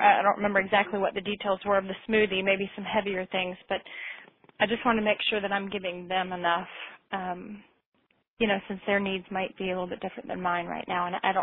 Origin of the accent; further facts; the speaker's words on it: Indianapolis, Indiana, United States; I am from Indianapolis, but I don't recognize that name.